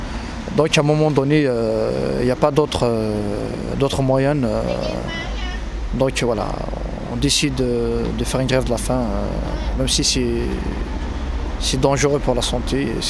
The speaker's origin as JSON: {"language": "French", "country": "Algeria", "lives_now": "France", "said": "je suis algérien de nationalité, sans papier, gréviste. J'ai 7 ans de présence sur le territoire français."}